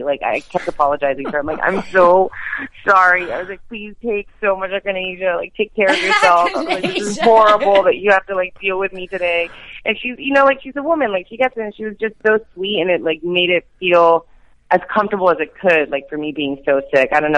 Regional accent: Puerto Rico; born there; I am Latina. I was born in Puerto Rico. My parents are are Cuban, but I feel Cuba Rican.

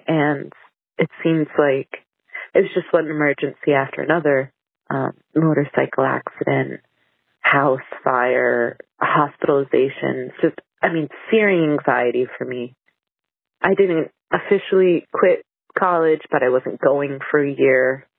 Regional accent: Rhode Island, United States; now in Spain; So my story, 8 years ago, I moved from Rhode Island to Spain, and a big catalyst for that was my mother's drinking.

